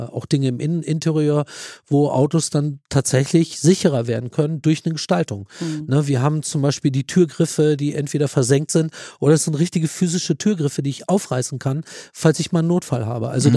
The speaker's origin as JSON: {"language": "German", "town": "Wolfsburg", "region": "Lower Saxony", "country": "Germany", "tie": "born or raised there", "said": "Ich war, nachdem ich hier aufgewachsen bin in Wolfsburg, bin ich dann nach Pforzheim gegangen"}